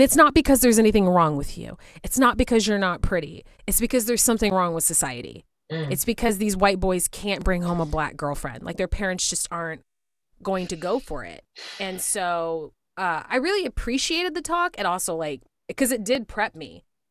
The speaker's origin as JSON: {"language": "English", "town": "Spring", "region": "Texas", "country": "United States", "tie": "born or raised there", "said": "Houston. Well, a city outside of Houston called Spring."}